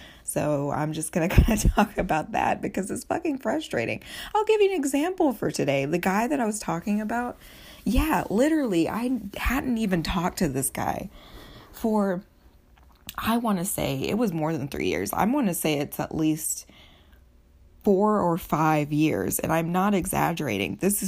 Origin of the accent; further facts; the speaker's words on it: the South, United States; that was something that I was still dealing with as a girl growing up in the South.